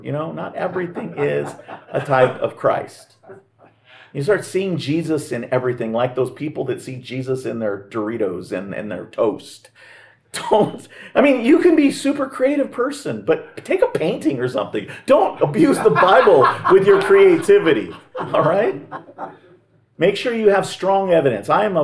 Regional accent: Los Angeles, California, United States; now in Grand Rapids, United States; I'm from Los Angeles originally, and there's so many cultures in Los Angeles.

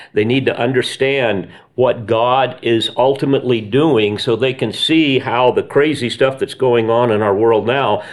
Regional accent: Nashville, Tennessee, United States; I'm from the Nashville, Tennessee area. I have a church in a kind of a rural suburb about 20 minutes out of Nashville.

